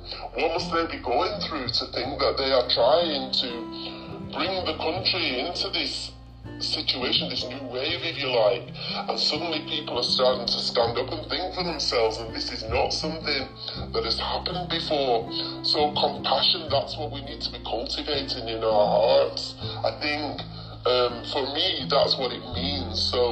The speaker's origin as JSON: {"language": "English", "region": "England", "country": "United Kingdom", "moved": "yes", "lives_now": "Cape Town, South Africa", "said": "I'm here in Cape Town, but I'm originally from the West, from England."}